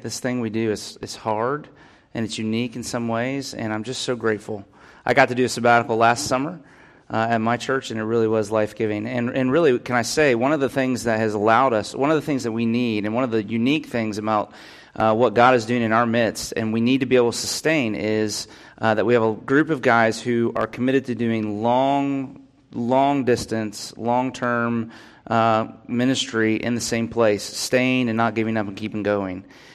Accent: Winter Haven, Florida, United States; and I'm from Winter Haven and wanted to go back to Winter Haven

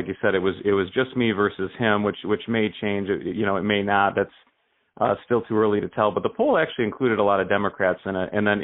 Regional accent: Ionia, Michigan, United States; also born or lived in Grand Rapids; Grew up in the district, born and raised. I was born in Grand Rapids, raised in Ionia, graduated from Ionia High School, got my MBA at Grand Valley

